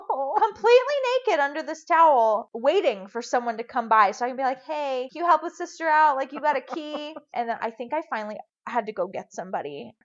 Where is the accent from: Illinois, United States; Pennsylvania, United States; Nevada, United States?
Nevada, United States; Reno; moved away as an adult; also born or lived in North Carolina / Utah; I'm from Reno. I moved across the country when I got married, moved to North Carolina. My husband was in the military there.